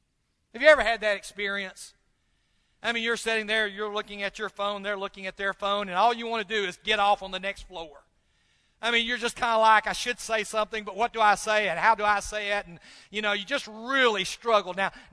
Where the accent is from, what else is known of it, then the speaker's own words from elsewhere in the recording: Tennessee, United States; I tell them I'm from Nashville, Tennessee. Now, the truth is, I've never lived in Nashville. I've lived in Madison, I've lived in Goodlettsville, I've never lived in Nashville.